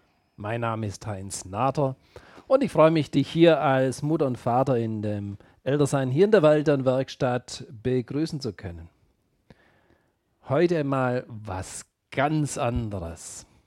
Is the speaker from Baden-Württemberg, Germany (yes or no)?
yes; Baden-Württemberg, Germany; wo seid ihr denn her? Sag, Richtung Stuttgart.